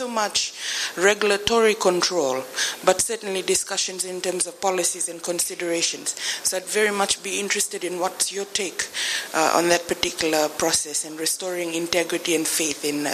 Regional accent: Fiji; I'm from Fiji.

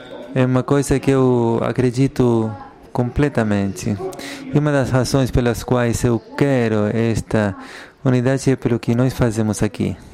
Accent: France; Portuguese is a second language; se bem em Paris eu sou considerado um estadunidense muito amável, eu, na verdade, sou francês.

